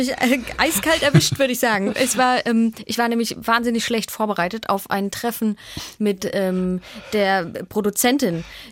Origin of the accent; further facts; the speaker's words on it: Dresden, Saxony, Germany; now in Karlsruhe, Germany; Nein, ich komme aus Dresden.